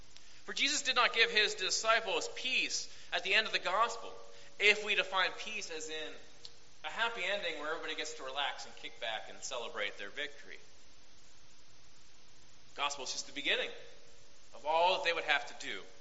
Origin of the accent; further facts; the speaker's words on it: Wheeling, West Virginia, United States; When I was growing up in the Christian church in Wheeling, we did not do what is called passing the peace